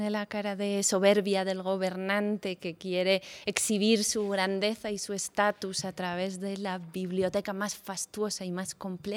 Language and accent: Spanish; Aragon, Spain; born there; todavía existe en nuestra tierra, en Aragón, porque él era bilbilitano, nació a pocos kilómetros de donde yo nací.